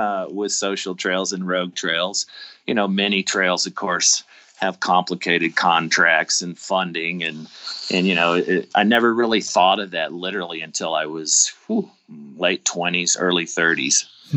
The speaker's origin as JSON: {"language": "English", "town": "Richardson", "region": "Texas", "country": "United States", "tie": "born or raised there", "said": "no, I grew up in Richardson, Texas, outside of Dallas. It was pretty much flat."}